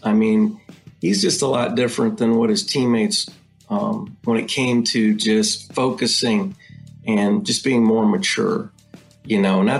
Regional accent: Ohio, United States; I was born and raised in Ohio

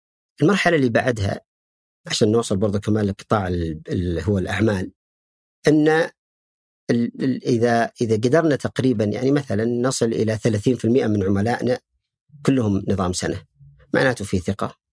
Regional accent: Eastern Province, Saudi Arabia; يمكن أنا القلب شرقاوي بس يمكن روح جدة

